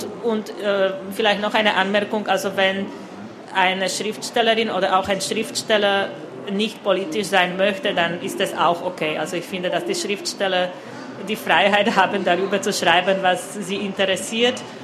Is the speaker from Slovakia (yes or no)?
yes; Slovakia; German is a second language; also born or lived in Vienna; weil ich selbst in Wien studiert habe und dann teilweise auch zurückgekommen bin und dann wieder weggegangen bin